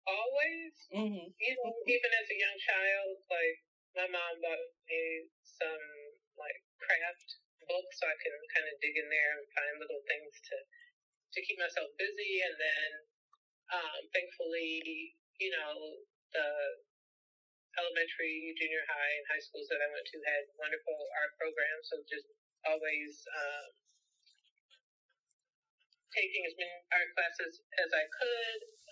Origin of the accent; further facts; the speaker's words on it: Kewanee, Illinois, United States; also born or lived in Los Angeles; now in Chicago, United States; I'm from a little small town in Illinois, Kewanee, Illinois. So I'm not from Chicago, but I've been here for 30 years.